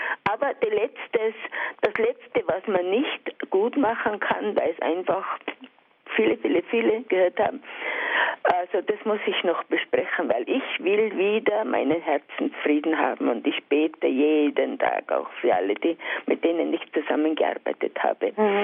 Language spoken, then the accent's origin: German; Altbach, Baden-Württemberg, Germany; Und ich habe im Altbach, also meine Heimat ausgebaut vor über 40 Jahren für meine Schwestern, für meine Mutter und so weiter und fort. Und da bin ich jetzt im Haus.